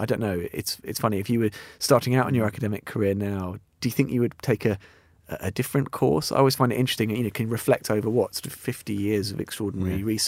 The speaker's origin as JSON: {"language": "English", "region": "London", "country": "United Kingdom", "said": "I'm certainly glad, speaking as a Londoner, that you've stayed here for so long."}